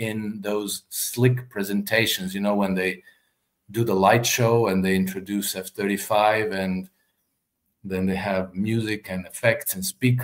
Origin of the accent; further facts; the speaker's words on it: Croatia; I'm from Croatia, and Croatia joined NATO, I think, in 2006.